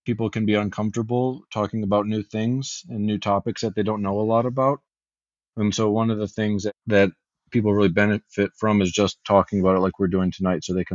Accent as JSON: {"language": "English", "region": "Michigan", "country": "United States", "lives_now": "Lexington, United States", "said": "I'm originally from Michigan."}